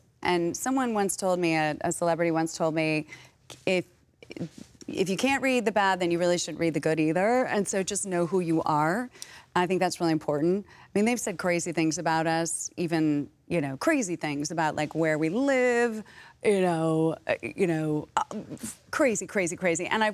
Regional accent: California, United States; The weather, the geography, the people.

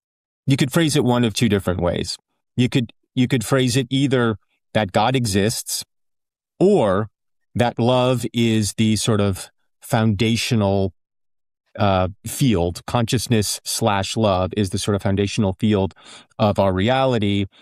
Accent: United States; And it might just be because I'm an American.

